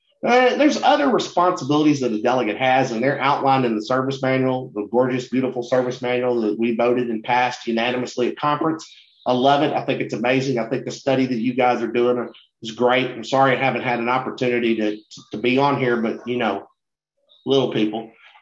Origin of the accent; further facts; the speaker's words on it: Tennessee, United States; it should be abundantly clear that I'm not from New Jersey. I'm from the great state of Tennessee, which is the southeast of the Bible Belt.